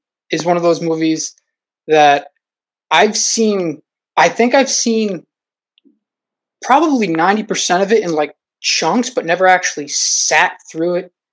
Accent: Poughkeepsie, New York, United States; I'm a freelance illustrator from Poughkeepsie, New York.

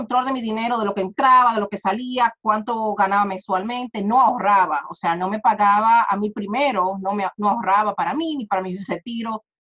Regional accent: United States; born there; Yo soy de origen dominicano, de República Dominicana. Mis padres son de allá, pero yo nací aquí en Estados Unidos y vivo ahora en Florida, en el sur de la Florida.

